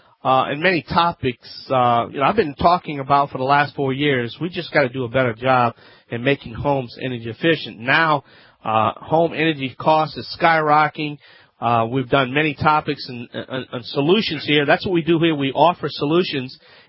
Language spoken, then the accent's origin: English; Louisiana, United States